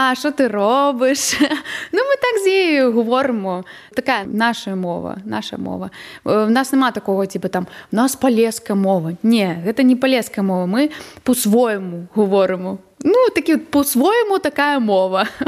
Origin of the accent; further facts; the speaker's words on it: Brest Region, Belarus; first language ru; Belarusian is a second language; я б і не думала о том, што я магу размаўляць на беларускай мове, таму што мы заўсёды размаўлялі на расейскай. Я нарадзілася ў вёсцы на Брэшчыне, так? І ў нас там так мікс.